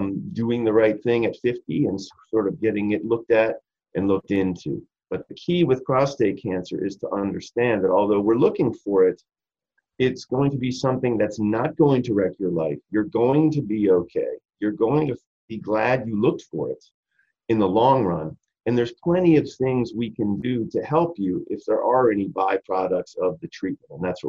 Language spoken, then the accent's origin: English; Wheaton, Maryland, United States; I grew up in Wheaton, Maryland, believe it or not, not far from Silver Spring.